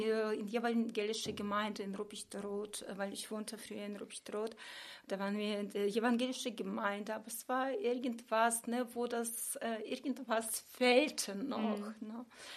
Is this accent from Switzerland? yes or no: no; Kazakhstan; now in Germany; bin ja bei Oma groß geworden und die Oma hat mich damals, ich komme ja aus Kasachstan